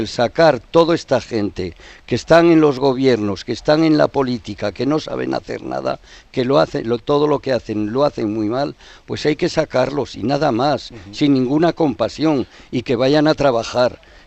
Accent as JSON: {"language": "Spanish", "town": "Cascante", "region": "Navarre", "country": "Spain", "tie": "born or raised there", "moved": "yes", "said": "Yo salí de mi pueblo de Cascante. En aquella época yo tenía mucho odio a nuestra tierra, porque yo no había visto ni vivido más que odio, hambre y crimen. Eso es lo que yo viví de mi infancia."}